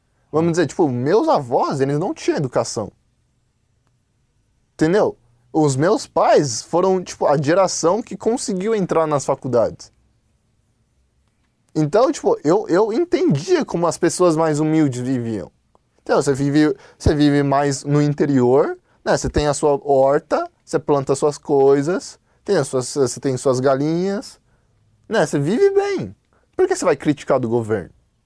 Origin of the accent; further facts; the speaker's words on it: China; eu, como chinês, eu gosto do meu país, né?